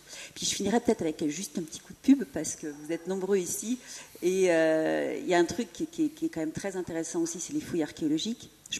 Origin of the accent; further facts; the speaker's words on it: Le Mans, Pays de la Loire, France; moi je suis originaire du Mans